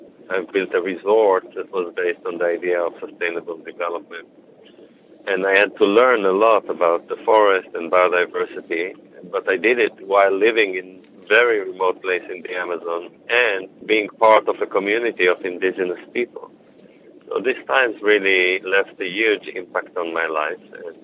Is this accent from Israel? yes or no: yes; Israel; After 9 years away in Israel, it's my base again. I'm based in Malambimbi. My background is growing up in Israel